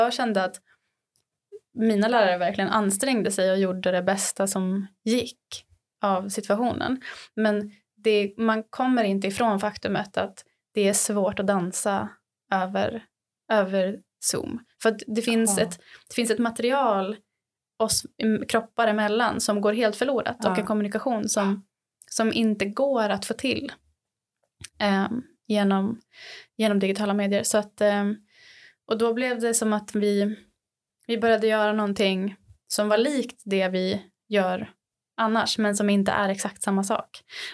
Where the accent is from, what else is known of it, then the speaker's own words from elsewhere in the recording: Dalarna County, Sweden; now in Stockholm, Sweden; jag liksom tog mitt pick och pack och drog hem till Dalarna där jag kommer ifrån